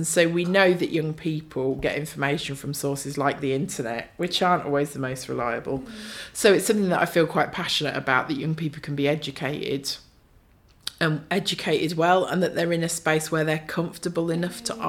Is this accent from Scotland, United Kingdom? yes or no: no; East Midlands, United Kingdom; moved away as an adult; now in Bradford, United Kingdom; I moved to Bradford by choice. I grew up in Northamptonshire and moved here to study.